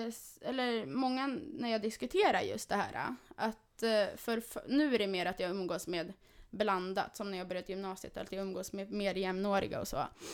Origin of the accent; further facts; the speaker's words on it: Stockholm, Stockholm County, Sweden; Och jag växte upp på Malmskillnadsgatan i Stockholm vid Hötorget i en lägenhet.